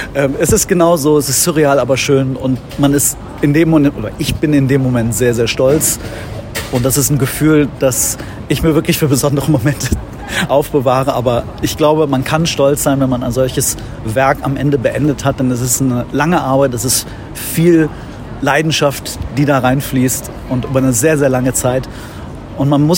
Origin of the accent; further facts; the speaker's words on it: Cologne, North Rhine-Westphalia, Germany; born there; now in Bonn, Germany; ich bin 41 Jahre alt, bin gebürtiger Kölner, der mittlerweile im Exil in Bonn lebt, aber da sehr glücklich ist. Ich arbeite zwischen Bonn und Köln